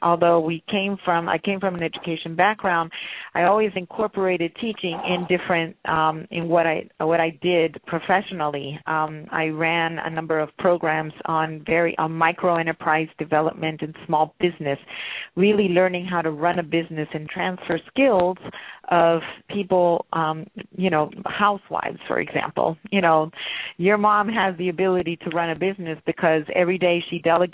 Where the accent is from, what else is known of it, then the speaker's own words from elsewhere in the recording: Eagle Pass, Texas, United States; first language Spanish; English is a second language; No, I grew up in Eagle Pass. Everybody mistakes us for El Paso, but no, it's Eagle Pass.